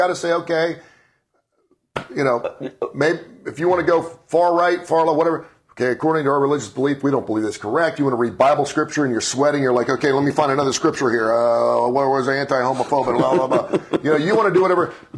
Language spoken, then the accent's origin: English; Cincinnati, Ohio, United States; Now, I was from Cincinnati. We had 3 months off.